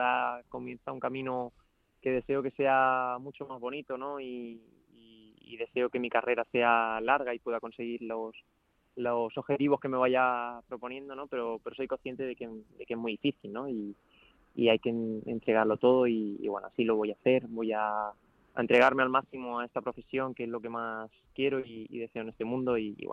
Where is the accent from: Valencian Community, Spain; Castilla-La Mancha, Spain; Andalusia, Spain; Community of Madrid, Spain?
Valencian Community, Spain; Ayora; Empadronado en mi pueblo, en Ayora, en Valencia.